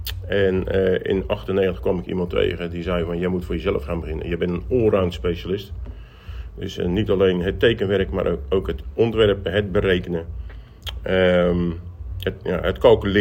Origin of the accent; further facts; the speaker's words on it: Katwijk, South Holland, Netherlands; Ik ben een echte Katwijkbinder. Ik ben opgegroeid aan de Overijn.